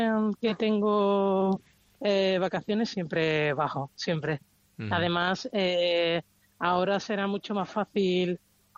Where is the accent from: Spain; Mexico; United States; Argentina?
Spain; aunque el rugby esté creciendo ahora en España, las españolas también podemos dar un nivel internacional